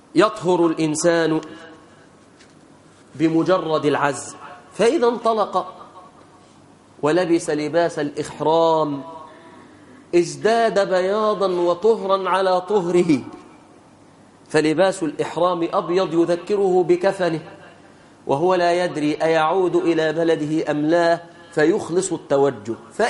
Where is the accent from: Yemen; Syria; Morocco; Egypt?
Egypt; رأيت امرأة كبيرة مسنة من وجه إبلي عندنا في مصر